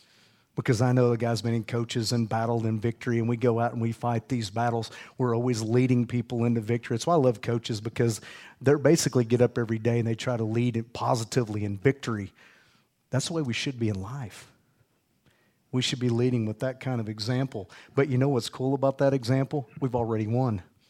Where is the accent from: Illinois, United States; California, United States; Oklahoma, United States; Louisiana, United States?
Oklahoma, United States; You guys know what it means. We're from Oklahoma.